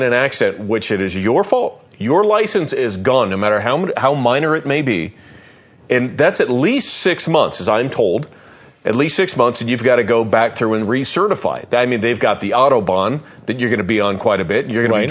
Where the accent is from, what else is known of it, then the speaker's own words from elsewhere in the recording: Las Vegas, Nevada, United States; You know, I grew up in Las Vegas. That's where I learned to drive.